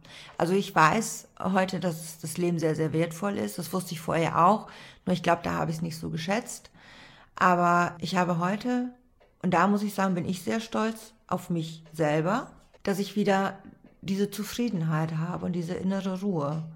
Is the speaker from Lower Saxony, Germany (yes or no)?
yes; Lower Saxony, Germany; ich komme aus Ostfriesland, plattes Land.